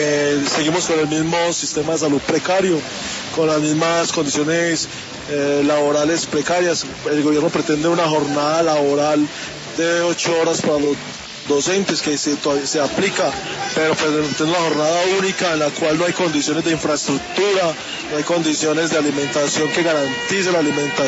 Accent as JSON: {"language": "Spanish", "town": "Medellín", "region": "Antioquia", "country": "Colombia", "said": "Yo vengo de la ciudad de Medellín, de la institución educativa Fe y Alegría en Medellín."}